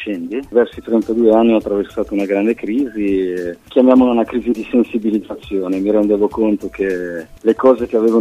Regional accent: Milan, Lombardy, Italy; Io sono nato a Milano e ho avuto la fortuna, la sfortuna di vivere questa città in maniera molto selvaggia fino ai 30 anni

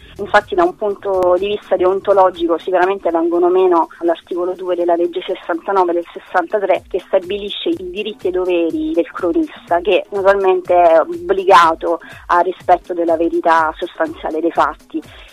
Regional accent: Rome, Lazio, Italy; now in Catania, Italy; Sono di Roma, ma nel 2003 mi sono trasferita a Catania perché un siciliano mi ha fatto innamorare sia di sé che della sua terra.

